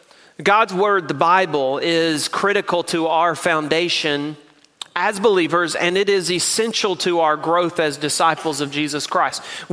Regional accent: Tennessee, United States; also born or lived in Mississippi; let me remind you that I was born in Mississippi and they learned me to read in East Tennessee where I grew up.

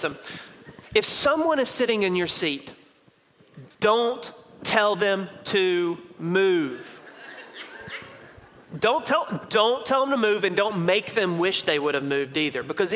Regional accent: Mississippi, United States; Y'all, I'm from Mississippi, right? Like where I come from, they teach us how to brush our tooth, you know, in school.

